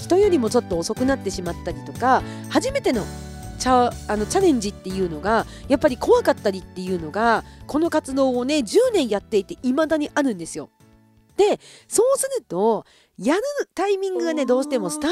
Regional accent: Kushiro, Hokkaido, Japan; いつもそれこそね年始は地元の釧路で、まあ、釧路市のね観光大使でもありますので

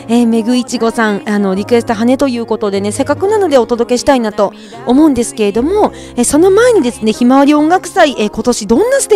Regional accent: Kushiro, Hokkaido, Japan; やっぱり私も北海道の出身で

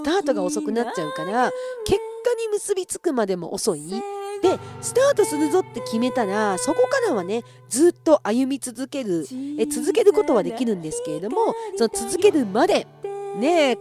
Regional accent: Kushiro, Hokkaido, Japan; いつもそれこそね年始は地元の釧路で、まあ、釧路市のね観光大使でもありますので

